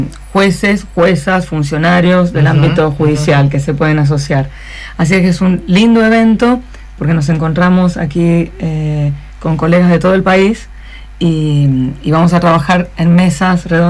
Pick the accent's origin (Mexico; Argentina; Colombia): Argentina; San Juan; now in Chubut, Argentina; Soy sanjuanina, patagonizada. Hace 21 años que vivo en la provincia del Chubut.